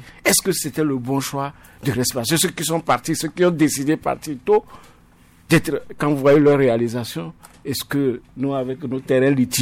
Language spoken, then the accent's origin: French; Bassar, Kara, Togo; Même chez moi, à Bassar, vous ne trouvez pas.